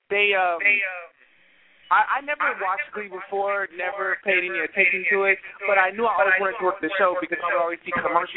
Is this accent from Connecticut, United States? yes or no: no; Dallas, Texas, United States; also born or lived in Atlanta, Georgia; now in Los Angeles, United States; So Dallas / Atlanta, Georgia, you know, I grew up in those 2 cities. So I'm a Southern